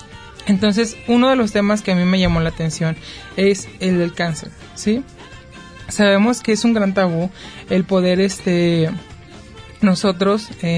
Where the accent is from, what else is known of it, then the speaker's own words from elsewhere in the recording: Mexico; Creo yo que ya es más la cultura, costumbre que tenemos como mexicanos.